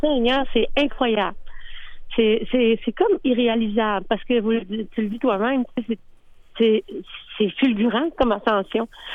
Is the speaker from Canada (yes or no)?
yes; Dolbeau-Mistassini, Quebec, Canada; je suis née, j'ai grandi à Dolbeau-Mistassini dans la même rue que Mario, ses parents.